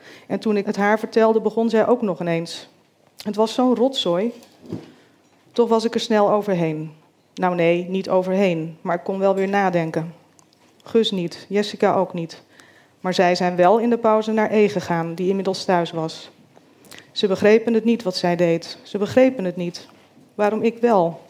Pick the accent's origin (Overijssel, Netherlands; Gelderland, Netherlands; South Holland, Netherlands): South Holland, Netherlands; Rotterdam; born there; woon met mijn chronisch zieke moeder in Groot-Ammers in een klein dorp in Zuid-Holland, aan de Lek. Mijn Egyptische vader overleed toen ik bijna 5 was in Rotterdam, waar ik ben geboren.